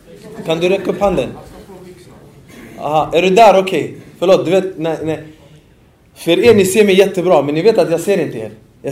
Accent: Sweden; vi är 30 pers från Sverige i Medina och 6 stycken typ som har utbildat sig i Sverige.

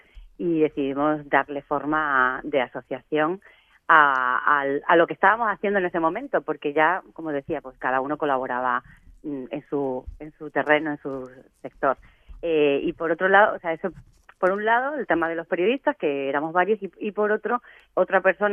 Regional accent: Valdencín, Extremadura, Spain; nosotras somos de Extremadura, de un pueblito que se llama Valdencín

